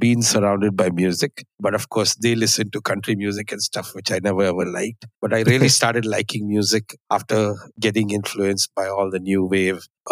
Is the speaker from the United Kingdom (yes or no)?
no; Bangalore, Karnataka, India; Born and raised in Bangalore, went to boarding school in Bishop Cotton's.